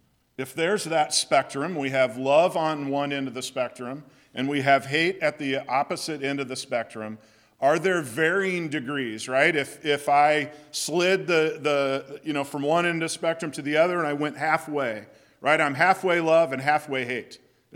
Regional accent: Raytown, Missouri, United States; I grew up in the Raytown School District.

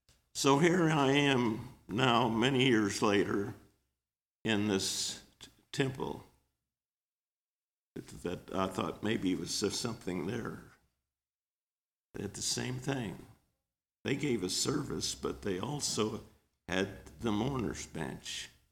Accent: Collins, Missouri, United States; Well, I came from the South Missouri, and I came here to the city, and and became a city boy.

